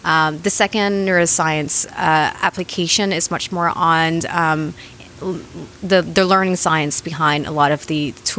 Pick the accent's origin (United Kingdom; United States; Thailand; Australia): Thailand; I was born and raised in Thailand, to a Vietnamese family